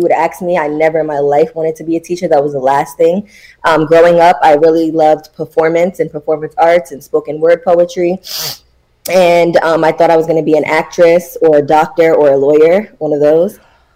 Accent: Brooklyn, New York, United States; I am from Brooklyn, born and raised. I grew up in Brooklyn

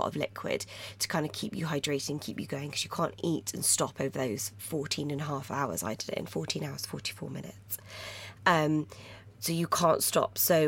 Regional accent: India; moved away; I'm originally from India, so I went out to India to come visit family

